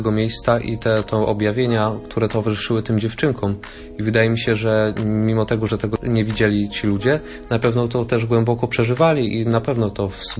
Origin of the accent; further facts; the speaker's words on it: Silesian Voivodeship, Poland; Ja pochodzę ze Śląska, no i tam to nie jest jakoś tak znane miejsce.